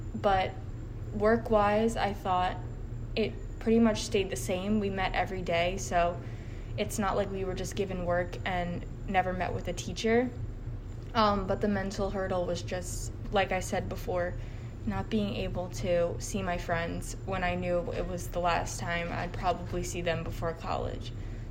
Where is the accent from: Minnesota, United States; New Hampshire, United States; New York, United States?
New York, United States; Long Island; I'm from Long Island, New York.